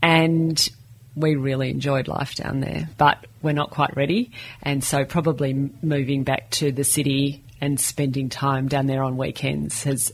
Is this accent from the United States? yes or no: no; Australia; as an Australian